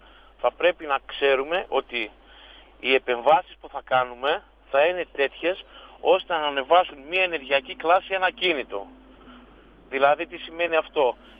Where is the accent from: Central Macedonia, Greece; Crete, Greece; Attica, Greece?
Central Macedonia, Greece; Thessaloniki; Είμαι συνδικαλιστής από Θεσσαλονίκη